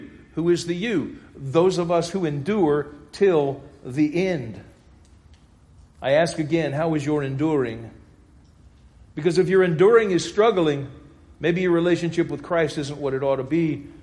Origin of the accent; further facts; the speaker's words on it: Louisiana, United States; I grew up in South Louisiana. South Louisiana, still over 70% Roman Catholic.